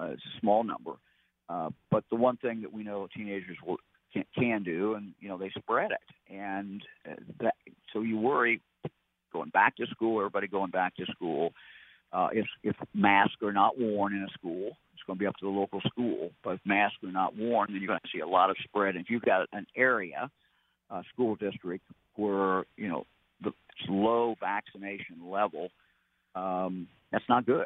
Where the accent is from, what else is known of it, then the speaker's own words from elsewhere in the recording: Ohio, United States; I'm from Southern Ohio, Southwest Ohio, longtime Reds fan.